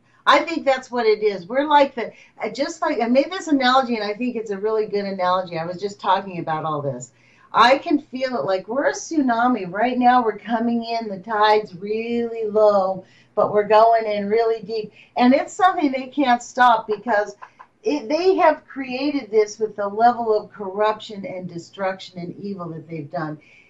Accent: United States; But I don't have to because I'm an American. That's what being an American's about.

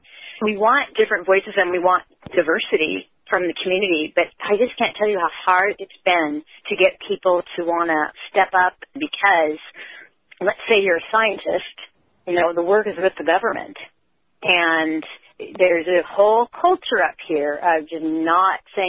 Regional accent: Washington, United States; especially coming from that part of the country, you know, I'm from Eastern Washington

